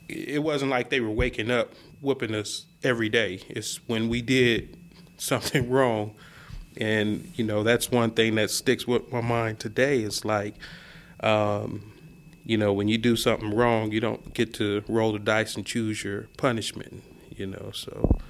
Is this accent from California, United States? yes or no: yes; Riverside, California, United States; I was born in Riverside, California, way back in the 1973. So I grew up, I'm the second to the youngest of eight.